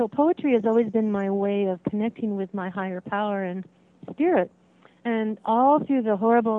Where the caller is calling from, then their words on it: Santa Cruz, California, United States; in Santa Cruz.